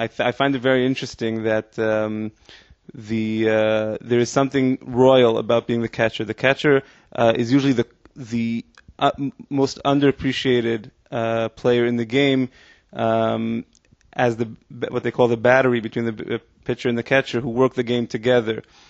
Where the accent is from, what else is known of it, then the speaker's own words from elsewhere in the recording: Israel; also born or lived in Saratoga Springs, New York, United States; I made what I call involuntary aliyah when I was 7 years old from the States with my parents. I was born in Saratoga Springs, New York, but I've been in Israel ever since. So I consider myself 99.9% Israeli. I'm married to an Israeli. I speak Hebrew to my daughters.